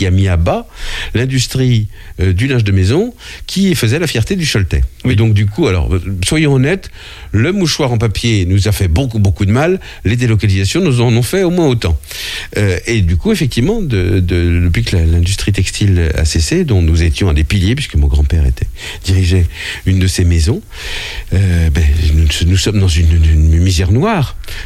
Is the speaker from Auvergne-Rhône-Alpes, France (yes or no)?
no; Cholet, Pays de la Loire, France; born there; je suis né à Cholet.